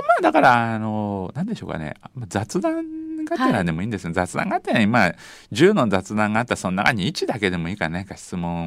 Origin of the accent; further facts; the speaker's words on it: Hyogo, Japan; 私まあ兵庫県出身じゃないですか。